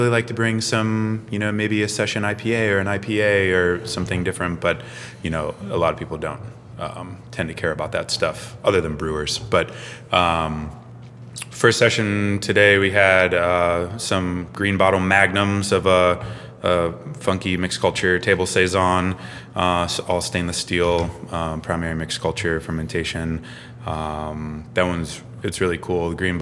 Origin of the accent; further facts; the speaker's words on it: Cleveland, Ohio, United States; I'm from Cleveland, so.